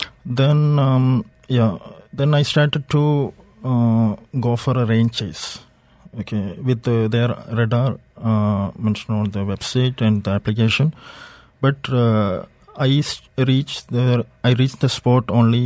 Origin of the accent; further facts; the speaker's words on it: Kerala, India; now in Dubai, United Arab Emirates; Yeah, actually, I moved from Kerala state in India. It was very monsoon season. The rain was like 2-3 days in my state, mm-hmm, continuous. And when I moved to Dubai on August 2015, that was peak summer.